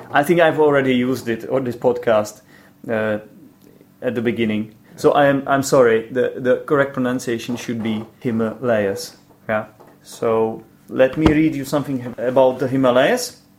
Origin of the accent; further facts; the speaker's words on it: Poděbrady, Central Bohemian Region, Czechia; Jirka is an estate agent from Poděbrady, which is my hometown. This is where I live. And this is where we are today recording this episode.